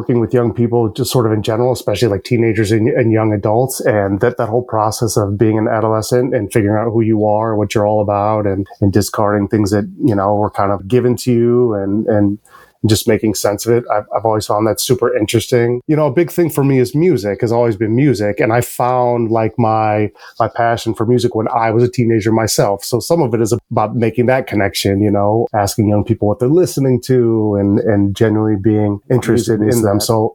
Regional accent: Cleveland, Ohio, United States; And I wound up back in my hometown, Cleveland. I've been back here for 8 years.

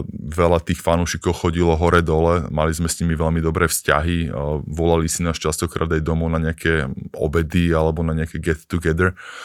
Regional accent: Pezinok, Bratislava Region, Slovakia; moved away as an adult; vyrastal som v Pezinku

